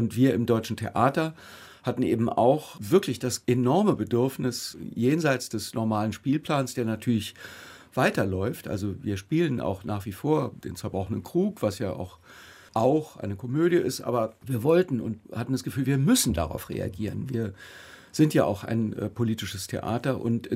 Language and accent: German; Germany; Ich bin natürlich in meiner Generation und als Deutscher, für mich ist es immer noch, obwohl ich diese ganzen Berichte wahrnehme, letztendlich doch irgendwie noch irgendwie abstrakt, der Krieg.